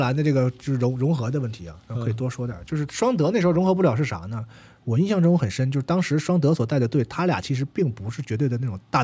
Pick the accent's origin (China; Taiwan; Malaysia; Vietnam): China; Northeast China; now in Beijing, China; 我小时候在东北踢的是什么球